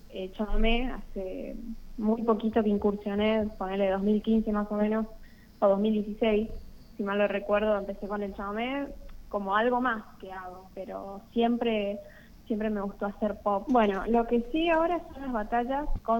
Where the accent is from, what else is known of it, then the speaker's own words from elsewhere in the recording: Corrientes, Argentina; Yo soy de Corrientes Capital.